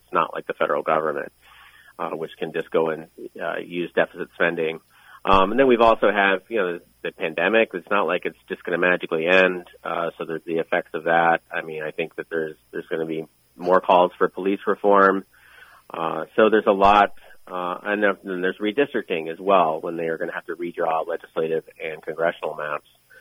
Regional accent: Minnesota, United States; But as a Minnesotan, it certainly concerns me that we'll have a serious gridlock.

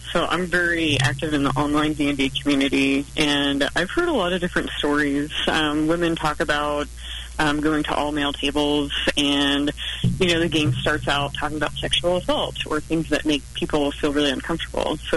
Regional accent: Kansas City, United States; Like, I grew up in Kansas City area. I used to go to Pulp Fiction Comics and Games, owned by Adam Dawson.

